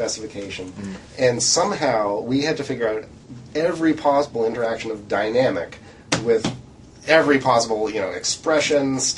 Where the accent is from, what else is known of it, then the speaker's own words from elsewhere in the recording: Waterloo, Ontario, Canada; I am Canadian, yeah. I actually grew up in Waterloo.